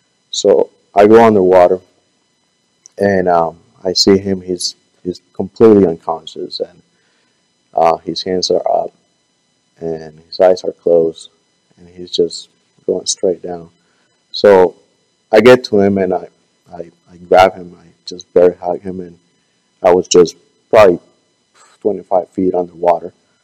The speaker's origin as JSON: {"language": "English", "region": "Baja California", "country": "Mexico", "also_born_or_lived": "Washington, United States", "said": "and I'm from Baja, California, Mexico, so we're surrounded by water and the beach"}